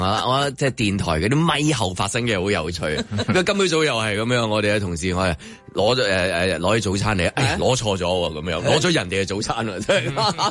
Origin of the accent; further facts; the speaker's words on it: China; 我哋中國人唔習慣太親近嘅嘢